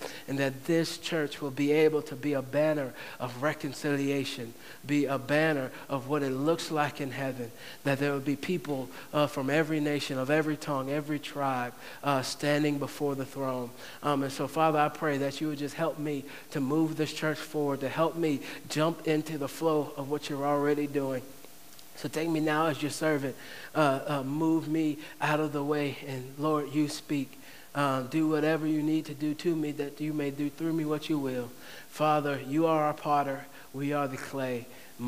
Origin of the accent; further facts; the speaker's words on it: Franklin, Virginia, United States; We grew up in Franklin, Virginia, which is right down the road